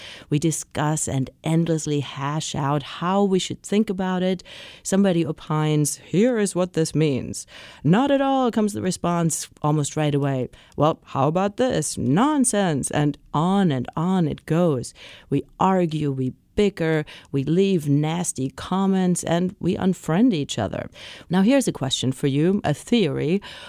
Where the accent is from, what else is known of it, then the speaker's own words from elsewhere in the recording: Germany; I was born and raised in Germany, so I started texting friends who live in France.